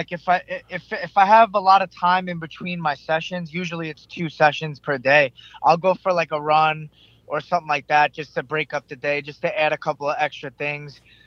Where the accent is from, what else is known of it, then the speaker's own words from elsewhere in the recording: Selden, New York, United States; I was raised in Selden, New York, on Long Island.